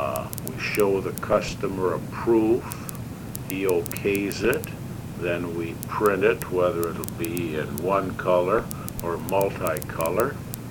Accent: Moorhead, Minnesota, United States; of Moorhead, Minnesota, except for approximately 8 years, which I spent elsewhere.

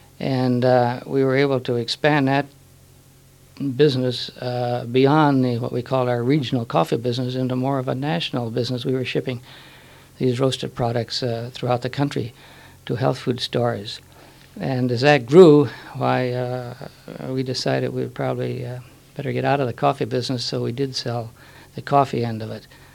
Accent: Fargo, North Dakota, United States; I was born in Fargo and have always worked in Moorhead. And in fact, I'm back living in the house where I was born.

